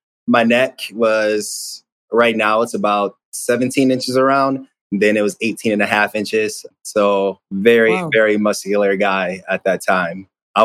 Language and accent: English; Ypsilanti, Michigan, United States; Near Detroit. So close to this area here. So I grew up in Ypsilanti, Michigan.